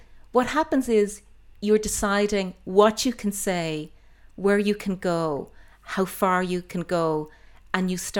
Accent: Ireland; a room and be immediately tagged as being potentially Catholic, potentially nationalist, because I was from the South, mm-hmm. and because I was working in the 80s for the Irish Times, yeah. and I had this accent.

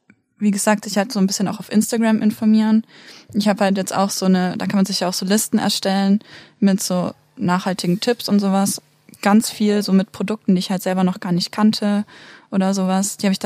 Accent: Baden-Württemberg, Germany; ich komme aus Baden-Württemberg, das schwäbischer Geiz

